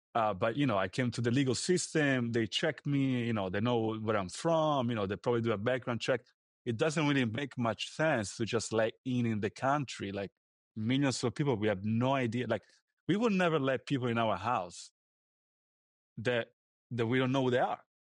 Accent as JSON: {"language": "English", "country": "Italy", "also_born_or_lived": "United Kingdom", "moved": "yes", "lives_now": "United States", "said": "So I used to live in the UK and I'm from Italy."}